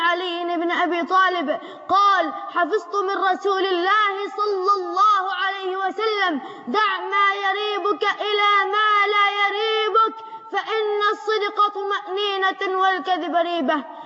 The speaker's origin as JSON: {"language": "Arabic", "country": "Egypt"}